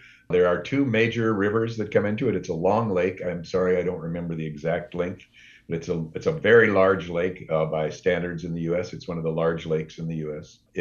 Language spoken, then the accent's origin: English; Montana, United States; one of the places that I grew up in Montana